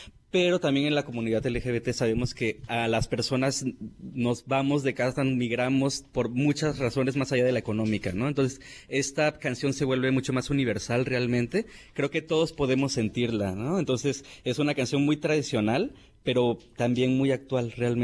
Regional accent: Oaxaca, Mexico; yo soy de Oaxaca, entonces estoy muy orgulloso que retomemos esta canción, que es también un himno allá

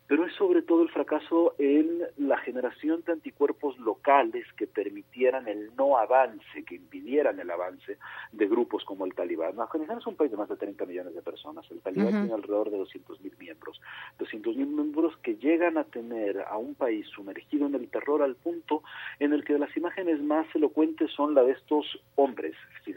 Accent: Syria; vengo de Siria

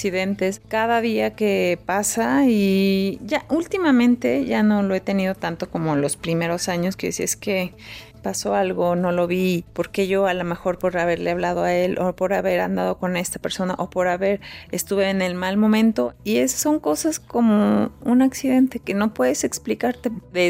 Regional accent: Mexico; Amo mi país, soy muy orgullosa mexicana, pero he tenido oportunidades de estar en otros países

